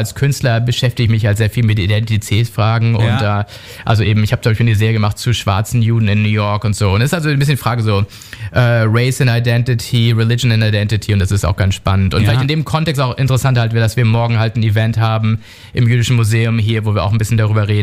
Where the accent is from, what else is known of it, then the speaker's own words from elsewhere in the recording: Germany; Meine Eltern sind Kolumbianer, ich bin selbst jüdisch, hier in Deutschland groß geworden.